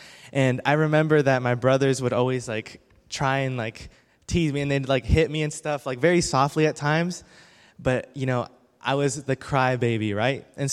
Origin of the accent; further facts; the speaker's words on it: Texas, United States; born there; I grew up, well, everywhere, basically. I was born in Texas, but my dad was a pastor and an evangelist.